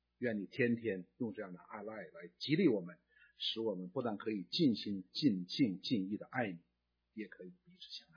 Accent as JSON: {"language": "Chinese", "country": "China", "said": "我们中国人叫无言以对"}